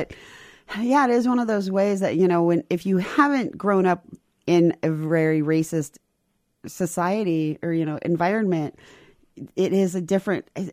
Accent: California, United States; I'm from Orange County, California, and people make fun of Orange County as being a white bread society.

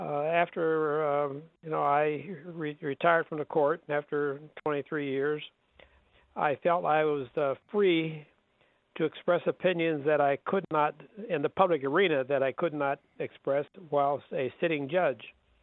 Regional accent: Youngstown, Ohio, United States; So I grew up in Youngstown, and that's where I went to school and went to, after returning from the service in World War II, I enrolled at the college there, which is now a state university.

